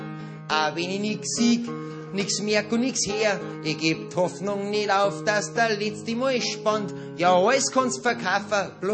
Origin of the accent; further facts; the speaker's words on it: Berchtesgaden, Bavaria, Germany; Ich komme ja aus Berchtesgaden. Berchtesgaden ist ein ganz netter Kurort mitten in die Berge, rund um uns zum Berg. Bei uns da unten haben wir ein Durchschnittsalter von 63.